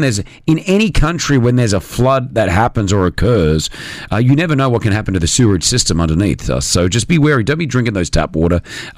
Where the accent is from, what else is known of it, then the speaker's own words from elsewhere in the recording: Australia; moved away; growing up in Australia, you'd always have a mosquito net in front of every window.